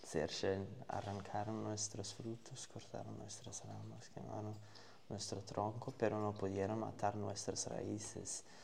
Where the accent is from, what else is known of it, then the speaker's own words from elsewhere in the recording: Brazil; German is a second language; Sie sind aus Brasilien und ich bin aus Brasilien. Ich bin in den 80er geboren.